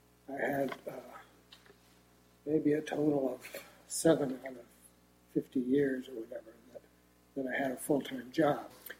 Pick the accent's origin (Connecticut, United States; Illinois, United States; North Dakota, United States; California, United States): Connecticut, United States; also born or lived in Scarsdale, New York; I was born in Scarsdale, New York, not far from Manhattan. My father always worked, commuted into the city. When I was a little older, we moved farther from the city to Connecticut. And so I grew up from, say, fifth grade on in Connecticut.